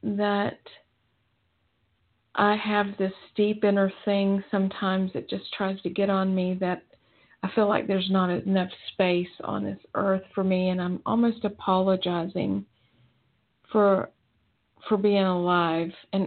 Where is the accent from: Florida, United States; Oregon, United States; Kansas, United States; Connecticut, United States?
Florida, United States; I'm from Florida.